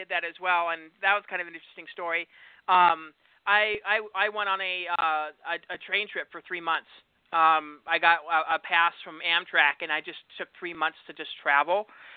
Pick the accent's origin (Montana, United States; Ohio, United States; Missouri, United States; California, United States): Montana, United States; also born or lived in Indiana; I'm originally from Montana, actually. But the thing was is that I lived in Indiana for so many years.